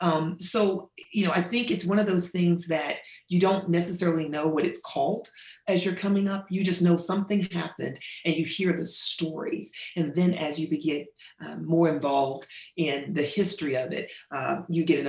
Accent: Knoxville, Tennessee, United States; I am a native Knoxvillian. I was born and raised in Knoxville, certainly not during the time of urban renewal.

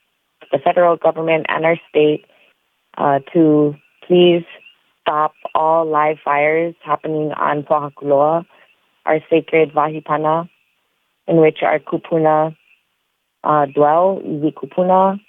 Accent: Hawaii, United States; I am from Mokuo Ke Awe.

